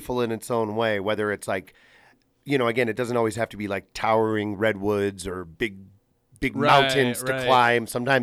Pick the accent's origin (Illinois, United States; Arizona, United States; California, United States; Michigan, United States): Illinois, United States; Homewood; I got to start like one town over in my hometown of Homewood, Illinois.